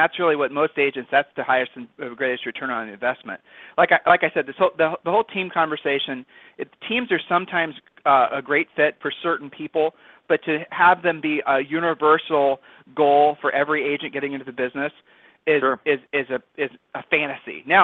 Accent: Ohio, United States; Look, you're from Nebraska. I'm from Ohio. So you and I are both from like cut from the same cloth, you know?

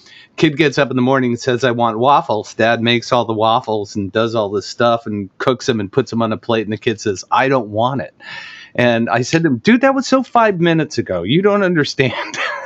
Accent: Wheaton, Illinois, United States; Dude, you know I'm calling from Aurora, Illinois, the home of Wayne's World, right?

